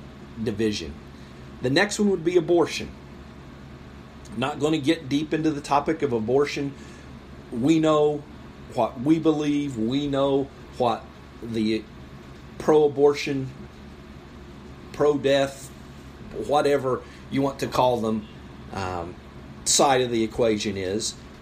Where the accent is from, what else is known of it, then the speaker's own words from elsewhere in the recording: Boston, Massachusetts, United States; Yeah, Boston? I'm from Boston.